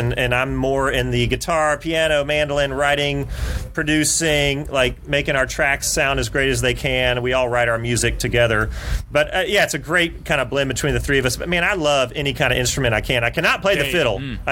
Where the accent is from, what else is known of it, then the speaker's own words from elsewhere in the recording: Augusta, Georgia, United States; growing up in Augusta, Georgia